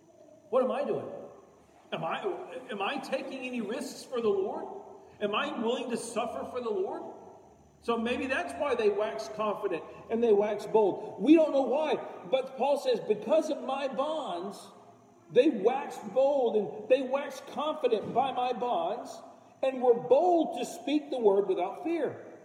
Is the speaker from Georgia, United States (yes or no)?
no; Texas, United States; I grew up in Texas.